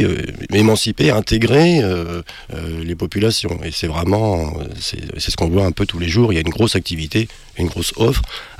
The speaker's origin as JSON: {"language": "French", "town": "Vitry-sur-Seine", "region": "Île-de-France", "country": "France", "said": "On est donc de Vitry-sur-Seine"}